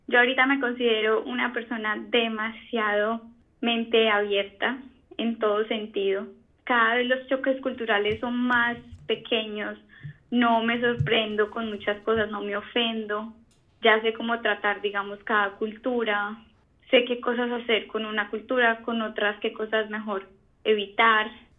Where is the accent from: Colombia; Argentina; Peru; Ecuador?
Colombia; Pero como colombiana, sí te tengo que confesar que lo que más duro me ha dado